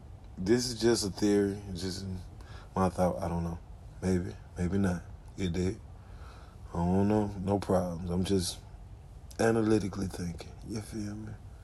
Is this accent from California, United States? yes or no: no; Alabama, United States; But, you know, if it's like the United States, I'm from Alabama, you dig?